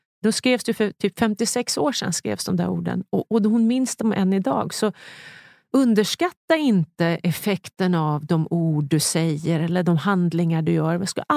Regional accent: Ljusdal, Gävleborg County, Sweden; now in Stockholm, Sweden; som är född i Ljusdal men som nu bor i Stockholm. Jag är hemma i Ljusdal, Hälsingland, hos min mamma och pappa.

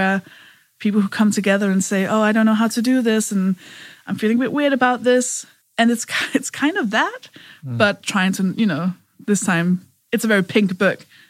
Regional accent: Denmark; because I'm from Denmark

